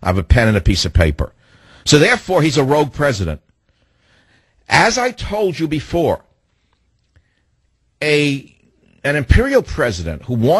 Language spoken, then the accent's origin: English; United States; I am simply an American, the son of an immigrant, who followed all the rules my whole life